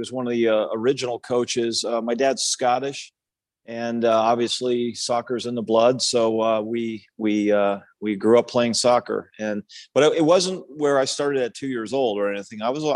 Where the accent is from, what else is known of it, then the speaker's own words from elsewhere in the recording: Germantown, Maryland, United States; I grew up in Washington, D.C. area, a town outside of D.C. called Germantown, Maryland, which is maybe 20 minutes from or 20 miles from the Capitol.